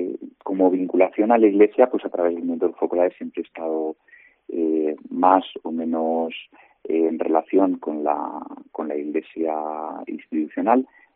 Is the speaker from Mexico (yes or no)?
no; Segovia, Castile and León, Spain; also born or lived in Talavera de la Reina; Yo diría que soy un laico de Segovia, que nací en Talavera de la Reina, hace 45 años ya. Estoy casado y tengo tres hijos y pertenezco al Movimiento de los Jocolares desde hace más de 20 años.